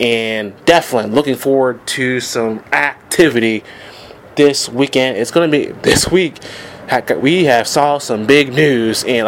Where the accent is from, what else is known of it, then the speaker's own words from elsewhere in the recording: Georgia, United States; And I know there are a lot of heavy rains down in the state of Georgia also, in my home state.